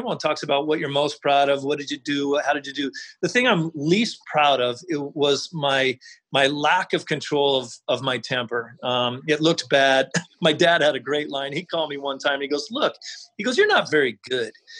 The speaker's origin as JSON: {"language": "English", "region": "Oregon", "country": "United States", "tie": "born or raised there", "said": "So I asked a million questions"}